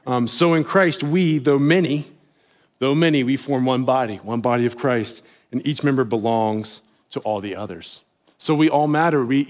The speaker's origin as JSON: {"language": "English", "region": "West Virginia", "country": "United States", "accent": "West Virginia", "said": "I won't talk too fast, because I know when I do, then my West Virginia accent comes out even faster, and I'll lose everybody."}